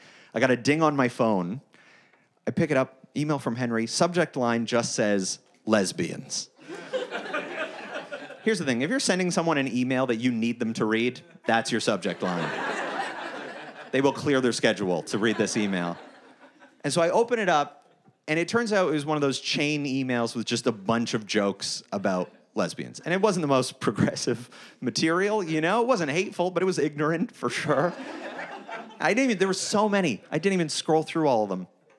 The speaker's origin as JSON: {"language": "English", "country": "Canada", "lives_now": "Los Angeles, United States", "said": "I live here in Los Angeles now, but I'm from Canada."}